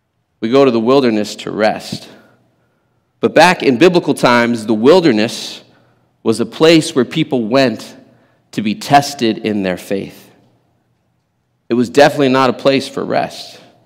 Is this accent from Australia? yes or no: no; Angola; So you see, I grew up in Angola, and we went glamping.